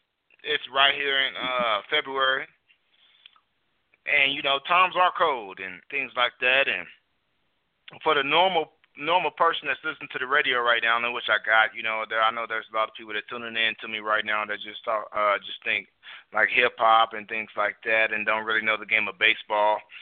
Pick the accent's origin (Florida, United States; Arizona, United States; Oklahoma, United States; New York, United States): Oklahoma, United States; You know, we're both from Oklahoma, but everybody always